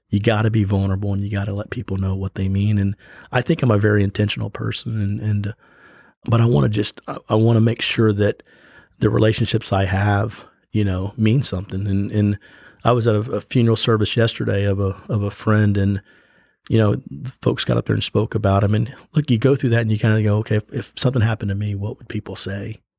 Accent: Humble, Texas, United States; I was very fortunate growing up in Humble, Texas, to have coaches that believed in me.

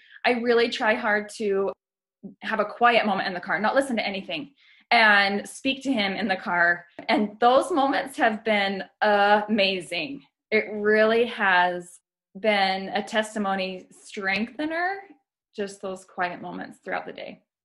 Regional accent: Las Vegas, Nevada, United States; now in Salt Lake City, United States; I currently live in the Salt Lake area, but I'm originally from Las Vegas.

